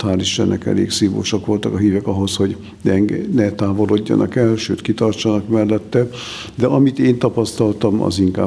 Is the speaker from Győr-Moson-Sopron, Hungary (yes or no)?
no; Szécsény, Nógrád, Hungary; akkor meg Széchenybe kerültem, ahol fölnőttem, oda kerültem káplánnak.